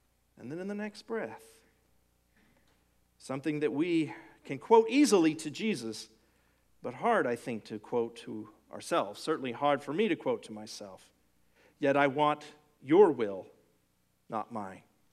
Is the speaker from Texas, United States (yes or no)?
yes; Texas, United States; Now, I'm a Texan. I grew up and thought olives came in two varieties.